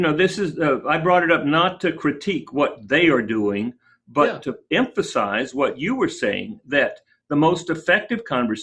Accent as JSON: {"language": "English", "region": "Texas", "country": "United States", "tie": "born or raised there", "said": "I grew up in Texas. Remember, I went to TCU."}